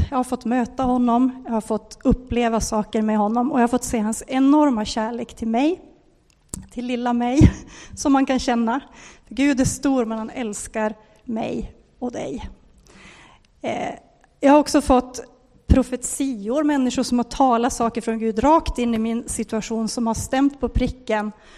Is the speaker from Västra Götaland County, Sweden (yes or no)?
no; Gällivare, Norrbotten County, Sweden; För jag är uppvuxen i Gällivare.